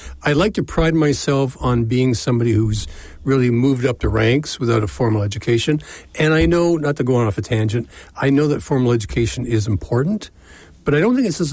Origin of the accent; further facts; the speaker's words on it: Toronto, Ontario, Canada; I was born in Toronto. Always been a GTA guy. Born in Toronto, lived everywhere from East End, Scarborough guy.